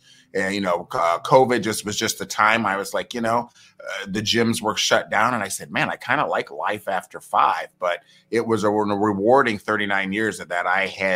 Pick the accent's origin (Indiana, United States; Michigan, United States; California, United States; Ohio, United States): Ohio, United States; Toledo; also born or lived in Columbus; Basically in Toledo. I mean, I'm originally from Columbus, but I basically grew up in Toledo, Ohio.